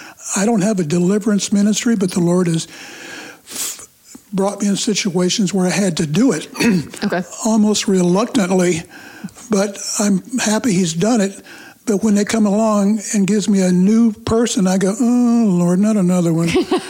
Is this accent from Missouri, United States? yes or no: yes; Kansas City, Missouri, United States; I became a believer at age 17 through Youth for Christ back in my hometown of Kansas City.